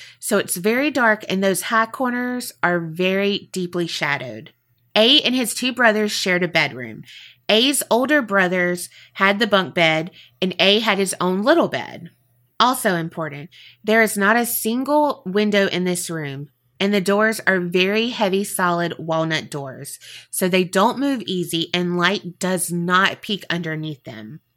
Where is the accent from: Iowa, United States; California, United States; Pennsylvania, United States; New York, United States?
Iowa, United States; We're from Iowa, so those aren't quite as common around here.